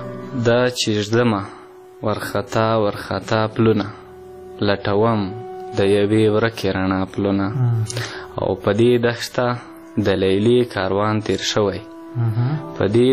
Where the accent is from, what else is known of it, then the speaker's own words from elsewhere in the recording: Khyber Pakhtunkhwa, Pakistan; moved away as an adult; now in Killa Saifullah, Pakistan; د جنوبي وزیرستان اوسېدونکی یم او فیلحال دلته جنوبي پښتونخوا ته راغلی یم چې دلته په کلی سیف الله کې ژوند کوم.